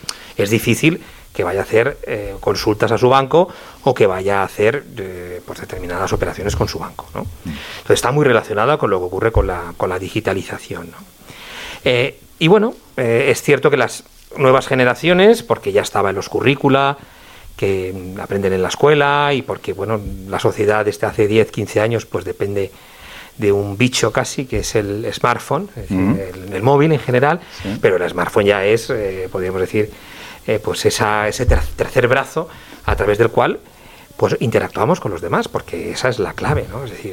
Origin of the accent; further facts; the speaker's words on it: Valencian Community, Spain; Soy valenciano, sí.